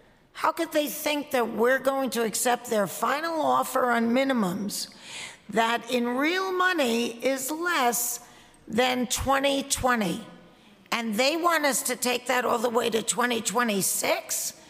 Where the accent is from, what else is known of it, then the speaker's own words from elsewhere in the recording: Flushing, New York, United States; I am a New Yorker born and raised. As a kid back in Flushing, Queens, I always dreamt of becoming a professional actor